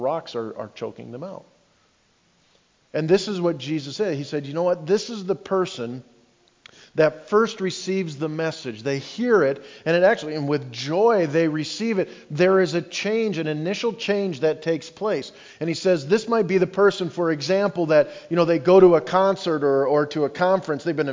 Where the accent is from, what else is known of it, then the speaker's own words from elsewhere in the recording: Canada; I remember as a kid growing up in Canada